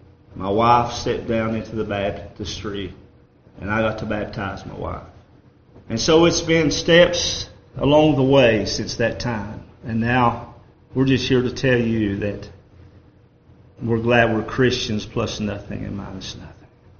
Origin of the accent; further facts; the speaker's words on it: North Carolina, United States; I mean, I was raised in Avery County. I know about these hollers and hills.